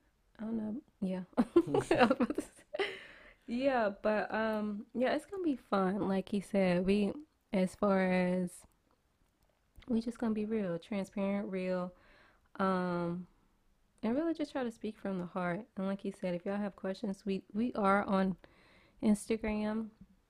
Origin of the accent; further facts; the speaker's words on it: Louisiana, United States; now in Houston, United States; So we met at our we live in Houston, Texas. I am from Louisiana. Okay, put your L's up. So, yeah, we live in Houston, Texas right now. So, we met in Louisiana.